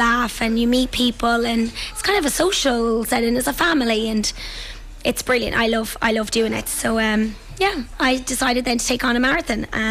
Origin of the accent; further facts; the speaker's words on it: Renville, Connacht, Ireland; now in Clifton, Ireland; I'm from Renville originally and living in Clifton now for the last 5 or 6 years.